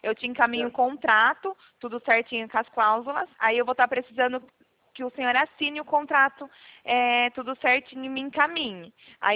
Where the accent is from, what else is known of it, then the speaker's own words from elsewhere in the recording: São Paulo, Brazil; Eu sou daqui do interior de São Paulo.